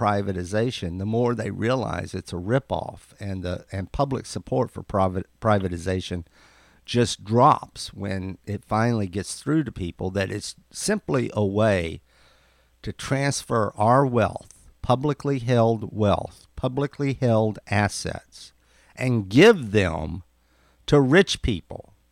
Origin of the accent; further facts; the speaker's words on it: Obion, Tennessee, United States; also born or lived in Missouri; I'm originally from Obion, Tennessee, a little town that used to have 1,500 people in it.